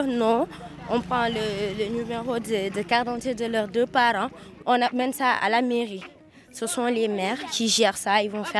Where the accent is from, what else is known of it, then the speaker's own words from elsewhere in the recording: Kolda, Senegal; born there; J'ai 15 ans. Je suis née à Kolda.